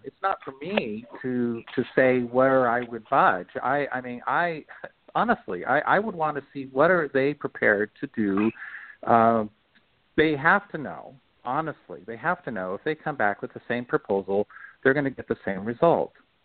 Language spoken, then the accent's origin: English; Montana, United States; By the way, I am from Montana originally, so Colstrip is there.